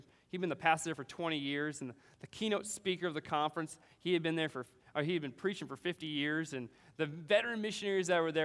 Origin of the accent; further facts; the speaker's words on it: California, United States; my wife and I both were from Southern California, and believe it or not, we're both from Christian homes in Southern California. There are a couple of those left, and we're from two of them.